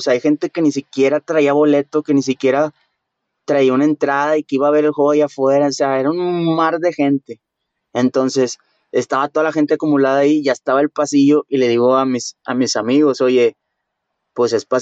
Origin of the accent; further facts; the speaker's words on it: Monterrey, Nuevo León, Mexico; sí, el regio también tiene esa cuestión de que nos creemos bien chingones y todo y vamos a otro lado. Yo soy de Monterrey, güey